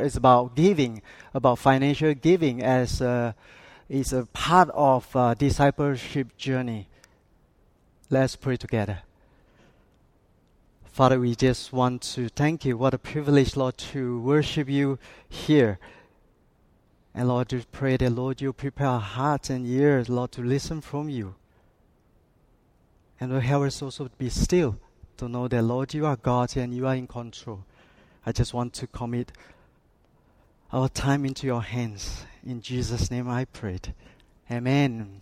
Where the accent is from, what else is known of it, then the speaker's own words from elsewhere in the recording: Malaysia; born there; English is a second language; also born or lived in Singapore; Yes, I was born in Malaysia. And I live about 20 years in Singapore